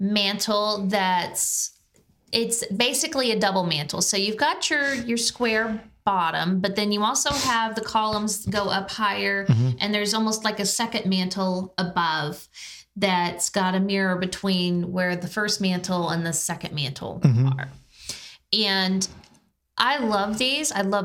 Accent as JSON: {"language": "English", "region": "Texas", "country": "United States", "said": "I'm from Texas, and that's a huge thing down there."}